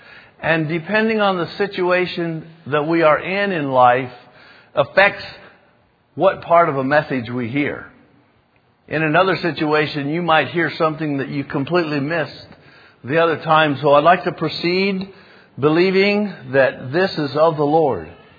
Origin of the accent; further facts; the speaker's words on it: North Carolina, United States; As you all know, there is a place in North Carolina, we're from North Carolina, called the Outer Banks.